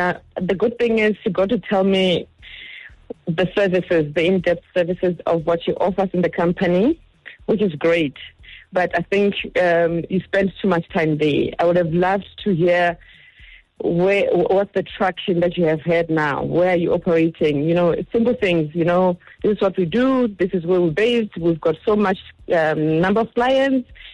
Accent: Giyani, Limpopo, South Africa; Right now we're doing it in Limpopo. I'm from Giani

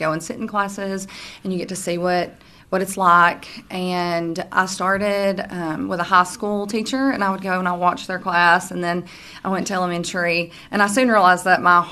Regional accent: Livingston, Tennessee, United States; I grew up in Livingston, Tennessee. I live in Alpine.

